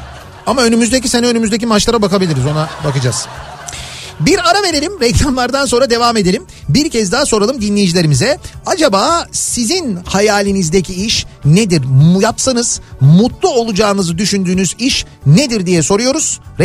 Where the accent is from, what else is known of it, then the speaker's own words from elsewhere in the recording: Şarköy, Tekirdağ, Turkey; Baba mesleği deri çanta imalatı yapıyoruz. 5-6 göbektir Tekirdağ Şarköylüyüz.